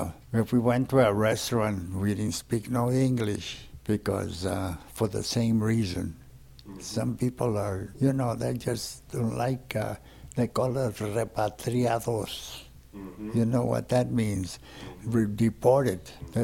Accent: Seaside, California, United States; Well, I grew up in Monterey Seaside.

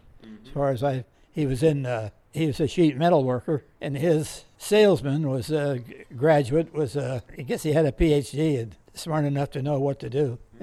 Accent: Alameda, California, United States; Born and raised in Alameda, California, a family of two boys.

